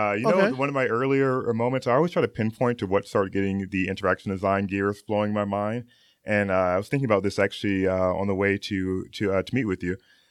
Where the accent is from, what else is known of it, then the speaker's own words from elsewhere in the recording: Okinawa, Japan; also born or lived in Italy; there was a time when I was growing up in Japan where I just wanted to be off the island of Okinawa.